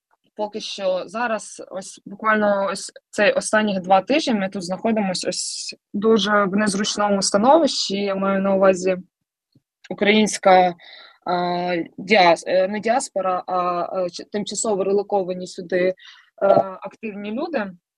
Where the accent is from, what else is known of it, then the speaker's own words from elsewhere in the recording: Kyiv, Ukraine; коли дізналися, що я з Києва